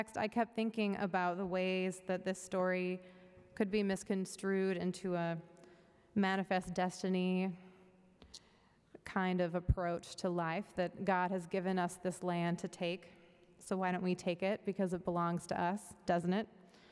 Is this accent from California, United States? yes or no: yes; Oakdale, California, United States; also born or lived in Modesto; I grew up in the San Joaquin Valley in Northern California on 4 acres outside of a small town called Oakdale. And right before I started middle school, my family moved out there from a large suburb called Modesto, where most of my extended family lived.